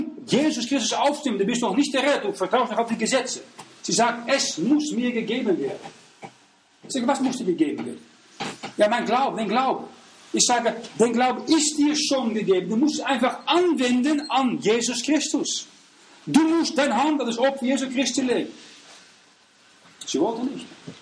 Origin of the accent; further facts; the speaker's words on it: Netherlands; German is a second language; war ich in Niederlanden und aus dem Haus, wo ich aufgewachsen bin, war eine riesige reformierte Kirche.